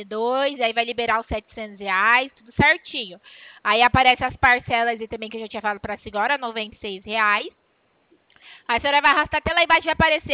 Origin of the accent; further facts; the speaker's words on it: São Paulo, Brazil; Eu sou de São Paulo.